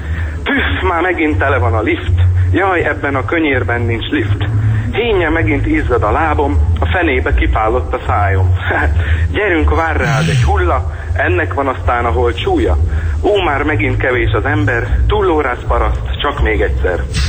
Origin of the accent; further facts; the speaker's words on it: Bratislava, Bratislava Region, Slovakia; Én Pozsonyból.